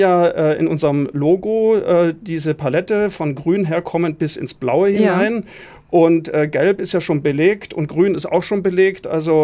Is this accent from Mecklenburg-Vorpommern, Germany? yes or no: yes; Rostock, Mecklenburg-Vorpommern, Germany; Ja, ich bin ja Rostocker